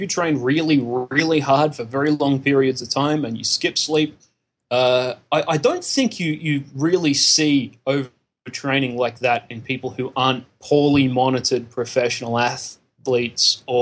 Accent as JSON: {"language": "English", "country": "Australia", "said": "I'm Australian, in case anyone has not managed to pick that up."}